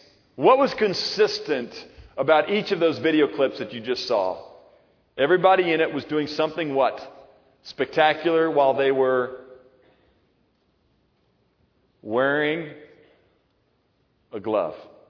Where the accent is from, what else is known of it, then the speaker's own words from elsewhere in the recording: St. Louis, Missouri, United States; As a young man, I grew up in St. Louis.